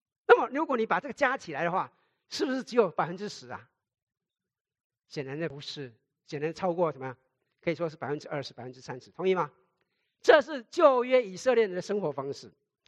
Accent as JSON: {"language": "Chinese", "country": "China", "said": "因为谈钱，中国人谈钱伤感情，是吧？谈钱伤感情，我们中国人文化里面钱很重要"}